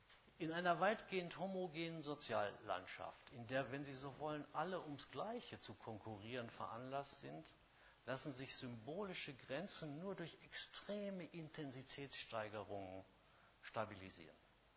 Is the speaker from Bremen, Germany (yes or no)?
no; North Rhine-Westphalia, Germany; ich bin zwar Westfale, aber ich komme nicht aus dem Ruhrpott. Also ich kann den Dialekt jetzt nur wirklich kindisch imitieren.